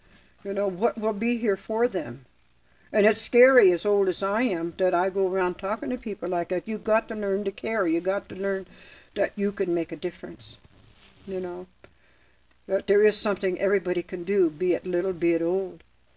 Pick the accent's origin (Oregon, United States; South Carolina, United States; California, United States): Oregon, United States; I'm an Indian woman from a different tribe than my husband. From his tribe, women down there on the Klamath River do not sing with the drum. But being I am not from his tribe, and I am from here, the state of Oregon